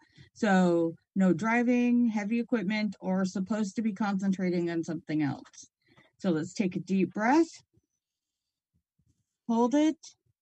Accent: Washington, United States; Well, I grew up in Washington, so I am so over snow.

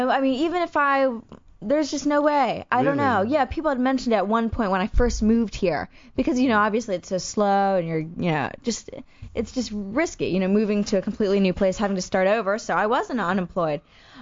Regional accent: Maryland, United States; also born or lived in Pennsylvania / Germany; I grew up, I was born in Pennsylvania, and my father was in the Army, so we went to Germany, and then after that, he got a really great job in Maryland, where is his job? Bethesda, Maryland, which is a great area.

